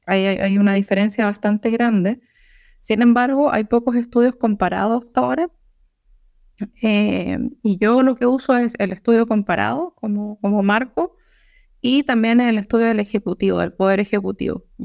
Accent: Chile; Como yo soy de Chile

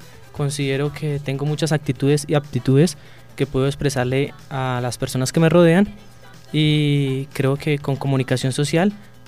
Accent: Colombia; Pues laboro comúnmente vendiendo empanadas o como buen colombiano en lo que salga.

